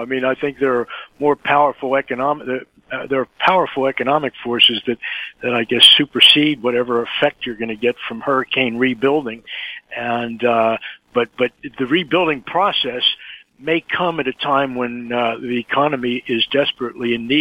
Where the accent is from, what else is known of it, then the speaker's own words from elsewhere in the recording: Margate, New Jersey, United States; You know, I grew up in Margate, New Jersey. It's one of the barrier islands off South Jersey.